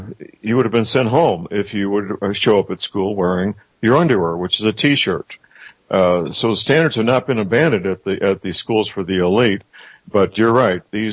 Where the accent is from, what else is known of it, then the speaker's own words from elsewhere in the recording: St. Louis, Missouri, United States; The elite private schools in my hometown, St. Louis, Missouri, have never given up their standards.